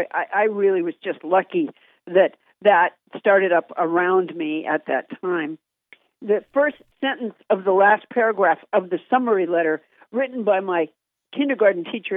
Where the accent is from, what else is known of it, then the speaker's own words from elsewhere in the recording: Massachusetts, United States; also born or lived in Alabama; Well, I was born in Alabama, but I was raised in Massachusetts.